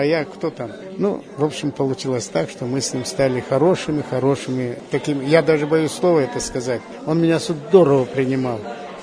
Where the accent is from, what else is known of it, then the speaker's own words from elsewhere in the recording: Urals, Russia; Я говорю, с Урала.